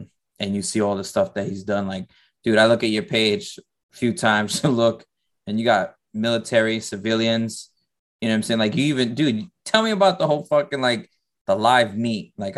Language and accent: English; New York City, New York, United States; because I grew up in New York, you know, I grew up in the Bronx